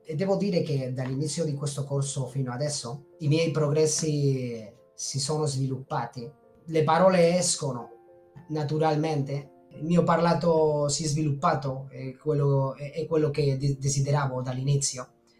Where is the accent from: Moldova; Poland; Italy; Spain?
Spain; Italian is a second language; sono spagnolo